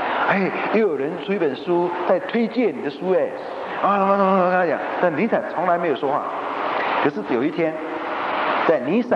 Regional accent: China; 尤其我们中国人，我想我们非常崇拜孔子

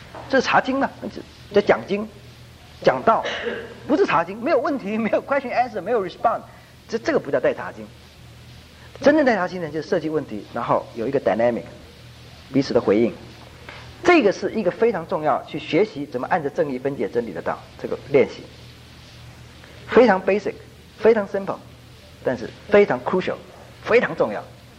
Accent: China; 所以我们中国人的太极拳是软软的

